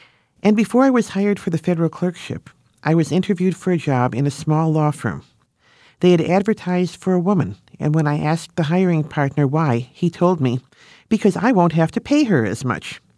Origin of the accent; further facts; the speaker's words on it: United States; I've only thought, I'm an American.